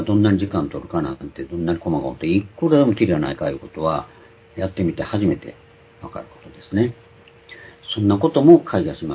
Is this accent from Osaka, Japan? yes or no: no; Tokushima, Japan; 私ら徳島で育った人間はそうだったんです。